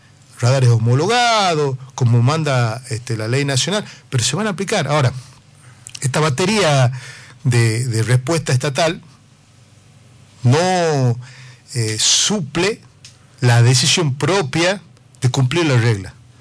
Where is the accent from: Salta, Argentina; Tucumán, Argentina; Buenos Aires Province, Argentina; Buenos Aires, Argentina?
Tucumán, Argentina; Nosotros, como tucumanos, como ciudadanos, como vecinos de cada ciudad de esta provincia